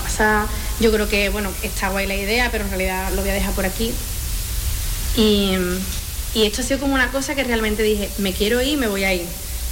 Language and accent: Spanish; Seville, Andalusia, Spain; soy de Sevilla